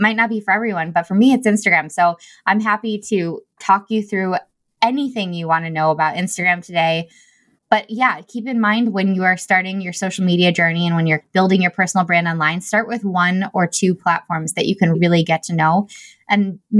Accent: Rockford, Illinois, United States; I'm from Rockford, Illinois, which is at the very top middle of Illinois in the States.

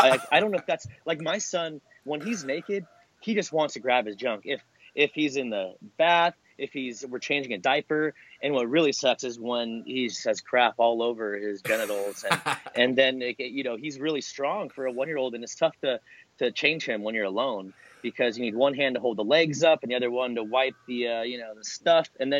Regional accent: Long Beach, California, United States; now in Westlake, United States; I grew up in Long Beach, California. My wife grew up an hour and a half north of me here in Westlake.

